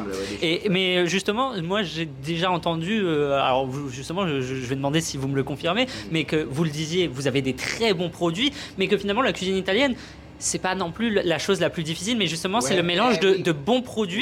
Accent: Normandy, France; je le rappelle, je suis normand

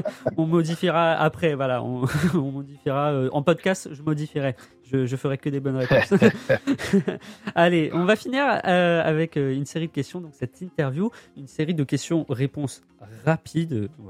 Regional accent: Normandy, France; j'ai 18 ans, j'ai grandi 18 ans en Normandie, je suis arrivé il n'y a pas longtemps

